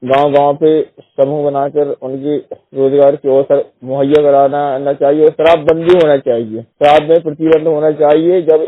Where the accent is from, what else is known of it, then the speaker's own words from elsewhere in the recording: Seoni, Madhya Pradesh, India; मैं जिला सिवनी का निवासी हूँ